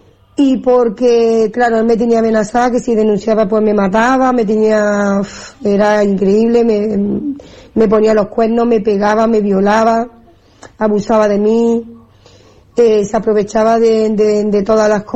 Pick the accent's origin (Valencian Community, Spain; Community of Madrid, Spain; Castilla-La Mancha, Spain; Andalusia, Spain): Andalusia, Spain; moved away as an adult; now in Fuerteventura, Spain; tengo 36 años, soy andaluza pero resido en Fuerteventura. Quería contar un poco mi historia. Hace como... llevo 6 años aquí en Fuerteventura